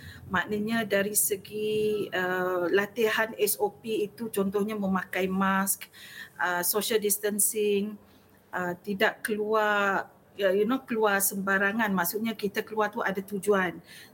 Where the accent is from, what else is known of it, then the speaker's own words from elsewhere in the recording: Sarawak, Malaysia; kita sebagai rakyat Sarawak bersedia untuk mengharungi apa ni, election yang ke-12 nanti.